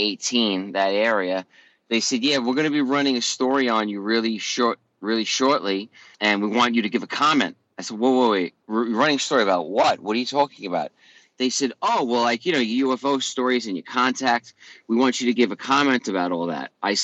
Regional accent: New York, United States; now in Melbourne, Australia; I am currently in Melbourne, Australia. I am originally from New York. I moved out to Melbourne, Australia about 4 years ago.

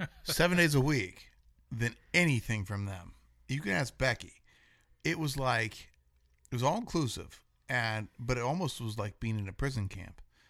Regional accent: United States; I'm American, and we don't like this.

